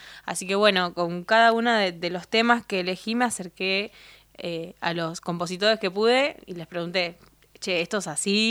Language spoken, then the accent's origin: Spanish; Escobar, Buenos Aires Province, Argentina; se vino hasta Escobar, de donde soy yo, compartió la tarde